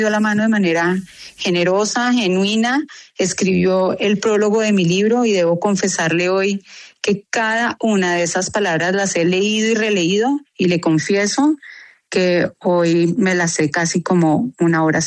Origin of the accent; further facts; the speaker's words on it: Colombia; Yo soy colombiana.